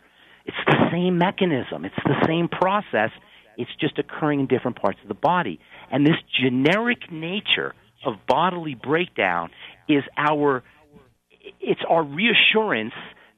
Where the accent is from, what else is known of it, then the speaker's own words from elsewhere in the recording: New Jersey, United States; I'm from New Jersey, too, by the way, Steve.